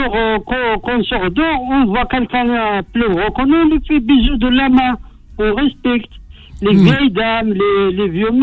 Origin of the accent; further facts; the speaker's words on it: Morocco; Chez nous, au Maroc, il y a la liberté